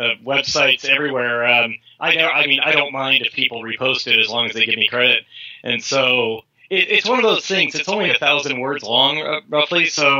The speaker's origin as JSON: {"language": "English", "region": "California", "country": "United States", "said": "No, I was from California."}